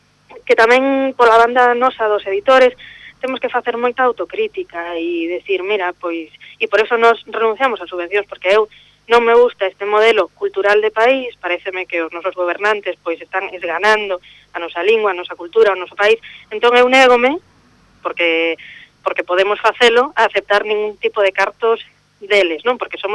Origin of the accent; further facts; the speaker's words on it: Galicia, Spain; como galegos, como país, non nos sabemos valorar